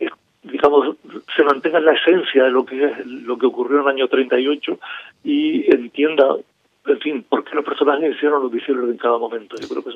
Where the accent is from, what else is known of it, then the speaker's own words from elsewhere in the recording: Fasnia, Canary Islands, Spain; Yo soy natural de Fania, en Santa Cruz, en la provincia de Tenerife, y ahí en ese pueblo pequeño que se parece un poco a Wim en el sentido de que es sureste, de que es ventoso